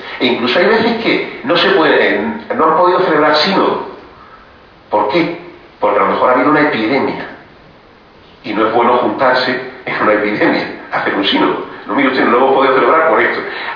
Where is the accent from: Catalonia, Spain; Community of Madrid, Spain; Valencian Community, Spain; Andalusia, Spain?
Andalusia, Spain; Cádiz; Cádiz, de donde yo soy, la provincia política de Cádiz